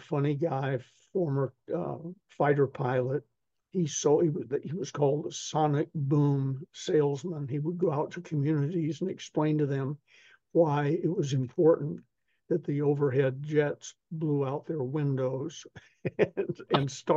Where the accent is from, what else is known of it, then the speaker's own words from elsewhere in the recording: Southern United States, United States; I'm a Southerner. We tell stories.